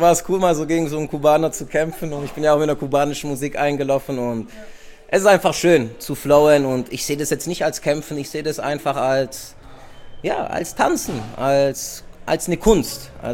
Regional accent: Germany; born there; Ich bin halb Brasilianer, halb Deutscher. Also mein Vater ist Brasilianer, meine Mutter ist Deutscher. Ich bin aber in Deutschland geboren.

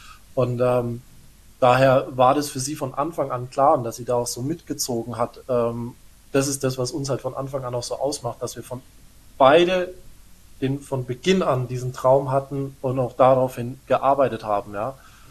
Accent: Schwabach, Bavaria, Germany; wir kommen aus Nürnberg-Schwabach, ja, Mittelfranken, mehr Bierregion, Spalder Hopfen direkt um die Ecke

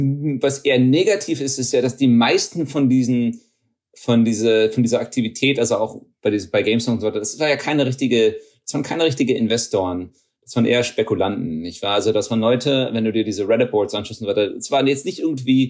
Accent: Texas, United States; also born or lived in Germany; ich bin so ein bisschen in Deutschland, ein bisschen in Amerika aufgewachsen, also eher in Amerika. Meine Familie kommt aus Niedersachsen. Ich bin in Texas aufgewachsen. Mein Vater ist Wissenschaftler und in Deutschland würde man sagen, ich habe einen Migrationshintergrund hier in Amerika.

